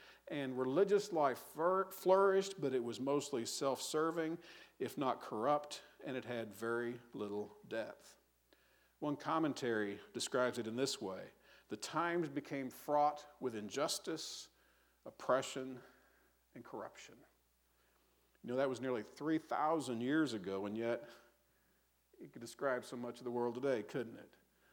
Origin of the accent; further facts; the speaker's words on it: Dallas, Texas, United States; growing up in Dallas, it was always said that there was a hole in the roof of Texas Stadium so God could watch the Cowboys play.